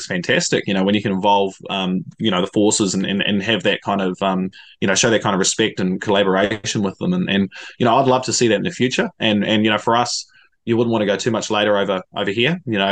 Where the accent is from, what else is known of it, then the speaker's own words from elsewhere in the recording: New Zealand; I'm being a Kiwi